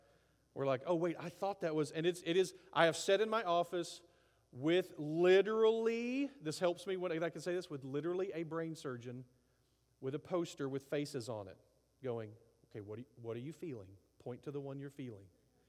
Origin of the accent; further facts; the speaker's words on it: Appleby, Texas, United States; Like, but by my standards, I grew up in Appleby, Texas. So I'm a redneck.